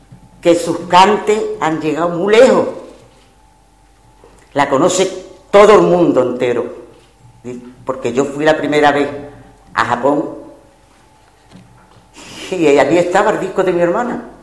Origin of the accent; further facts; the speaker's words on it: Málaga, Andalusia, Spain; con el orgullo de ser malagueña. Aunque yo soy española, soy de España entera, pero de ser malagueña porque de aquí son mis raíces.